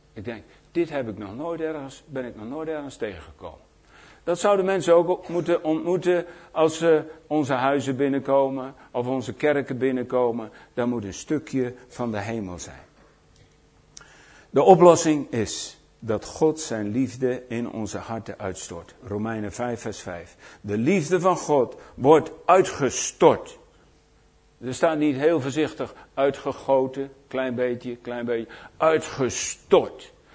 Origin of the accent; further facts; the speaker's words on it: Netherlands; Nou, wij zijn Nederlanders, dat is oké.